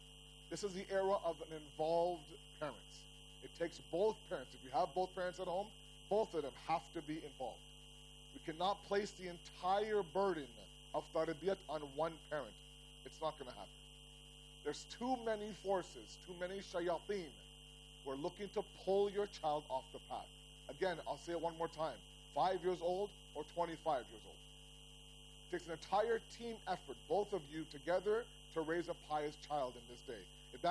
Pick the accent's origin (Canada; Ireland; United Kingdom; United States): Canada; Toronto, Ontario; and I grew up in Toronto.